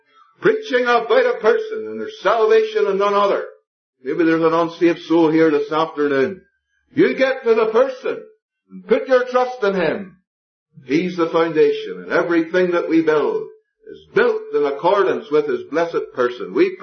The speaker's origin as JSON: {"language": "English", "town": "Ballymena", "region": "Northern Ireland", "country": "United Kingdom", "said": "Well, I'm not a Plymouth brother. I'm a brother from Harryville and Ballymena."}